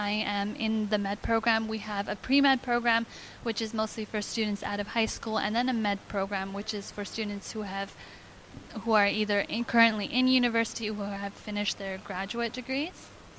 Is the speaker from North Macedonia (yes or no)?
no; Canada; Like, I am from Canada. It's hard living abroad